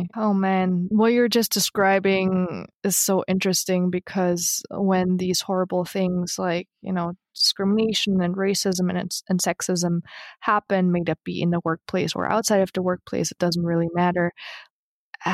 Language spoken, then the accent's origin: English; the South, United States; Reality says I'm a first-generation college graduate who grew up in a rural South where secretly active Ku Klux Klan members would hold midnight rituals in the forest